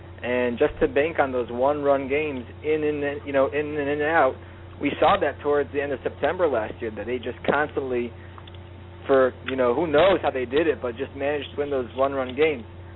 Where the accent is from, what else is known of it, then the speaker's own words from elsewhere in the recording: Atlanta, Georgia, United States; Obviously, you know, I'm from Atlanta, been a member of Atlanta area for a long time.